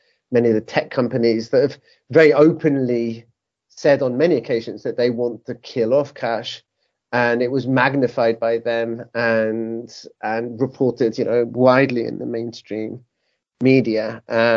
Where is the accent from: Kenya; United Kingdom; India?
United Kingdom; now in Barcelona, Spain; I'm a British citizen who's been living in Barcelona for the last 20, more or less 22 years almost.